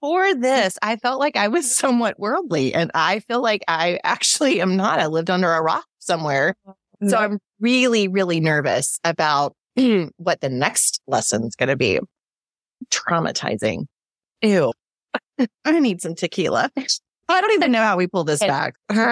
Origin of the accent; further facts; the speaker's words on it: Missouri, United States; Trish and I growing up in Missouri, we can do without the thunderstorms.